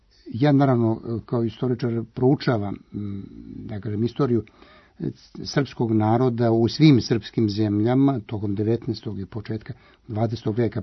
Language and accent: Serbian; Pljevlja, Pljevlja Municipality, Montenegro; ja sam rodom iz Pljevalja, na primjer. Pljevlja su srpski grad.